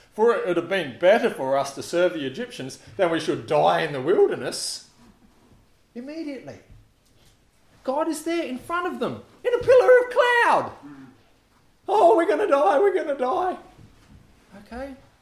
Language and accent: English; South Australia, Australia; I grew up in South Australia. I know about flies.